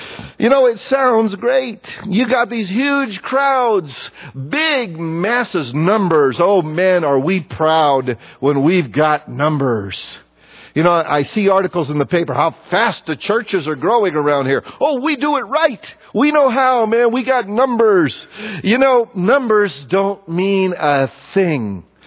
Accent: United States; I know. We're American. We have the hardest time grasping that.

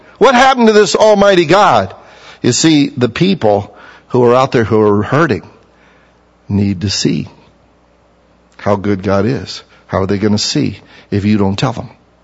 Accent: United States; That's because we're American, we don't know how to, from our hearts, praise.

